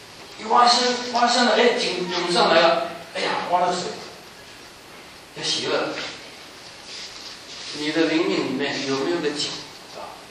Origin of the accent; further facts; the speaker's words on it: China; 你看我们中国人讲的道比韩国的牧师讲的道也许讲的更高，可是我们赶不上他们的祷告